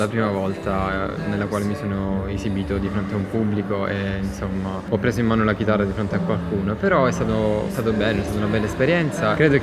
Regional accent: Apulia, Italy; Io vengo dalla Puglia

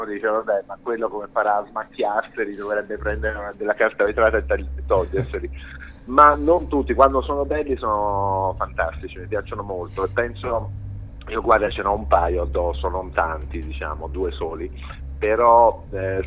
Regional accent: Tuscany, Italy; moved away as an adult; also born or lived in Germany / England; Io sono toscano di origine

